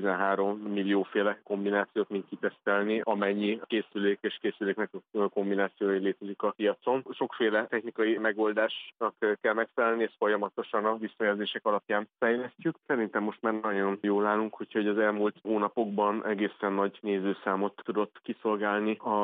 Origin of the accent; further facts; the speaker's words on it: Hungary; itt nagyon sokan vagyunk Magyarországon, akik nem csak a hollywoodi tömeg animációkon nőttünk föl, hanem nagyon sok saját élményünk van.